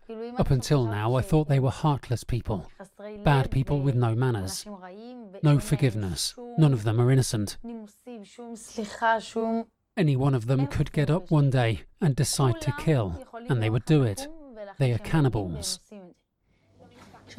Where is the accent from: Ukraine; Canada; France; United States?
France; moved away; I am an immigrant. I came from France. I grew up in a much more open environment.